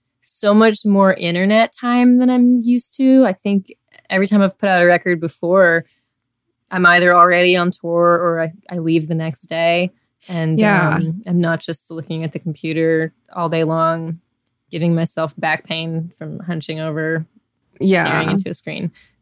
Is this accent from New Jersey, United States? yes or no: no; New York, United States; also born or lived in Connecticut; Tess, I'm from New York too, so.